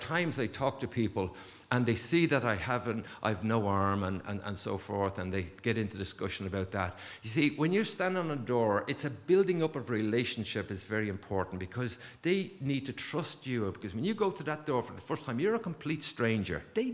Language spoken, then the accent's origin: English; East Coast, Ireland; because I'm from the East Coast, that's where I was born and raised.